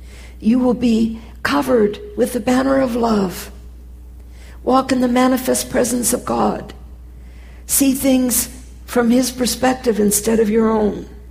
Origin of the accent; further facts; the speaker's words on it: United States; And it would particularly not be easy for me as an American to go to that country and learn a new way of living.